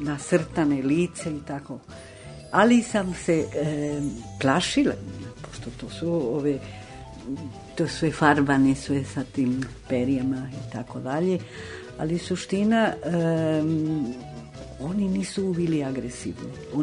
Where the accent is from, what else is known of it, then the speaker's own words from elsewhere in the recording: Loja, Ecuador; Serbian is a second language; pošto od južni deo iz Loha, odakle sam ja, isto tako ide put prema Amazonije.